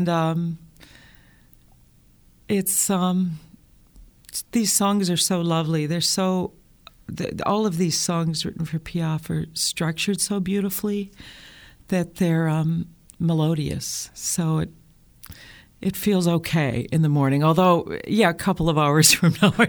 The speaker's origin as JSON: {"language": "English", "town": "Flint", "region": "Michigan", "country": "United States", "tie": "born or raised there", "said": "I grew up in Flint, Michigan."}